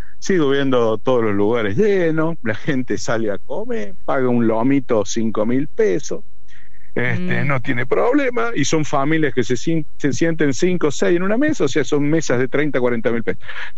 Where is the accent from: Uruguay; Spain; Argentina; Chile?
Argentina; los únicos que tenemos la culpa somos los argentinos.